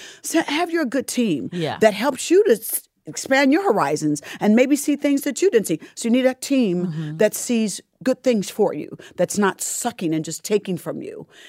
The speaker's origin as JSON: {"language": "English", "town": "Indianapolis", "region": "Indiana", "country": "United States", "said": "Indianapolis, Indiana."}